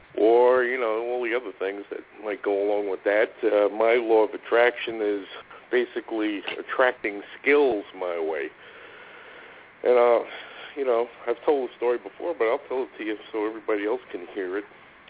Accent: East Coast, United States; And I grew up on the East Coast.

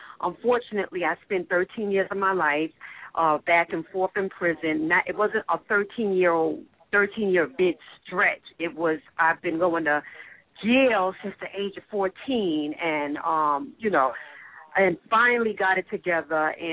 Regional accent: Brooklyn, New York, United States; Well, I'm from Brooklyn, New York, and I am divorced.

